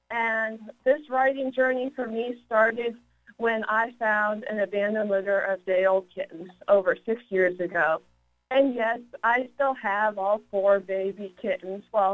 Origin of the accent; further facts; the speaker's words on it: Plano, Texas, United States; I grew up in Plano, Texas, and I grew up in a house full of animals.